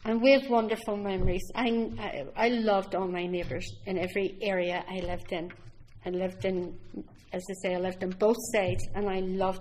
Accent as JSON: {"language": "English", "town": "Belfast", "region": "Northern Ireland", "country": "United Kingdom", "said": "because I came from West Belfast, the lower West Belfast"}